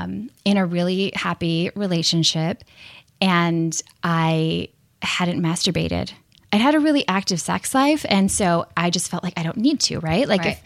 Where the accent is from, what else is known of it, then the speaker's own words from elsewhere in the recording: Minnesota, United States; I grew up in Minnesota, and I had that really awkward class that so many of us have.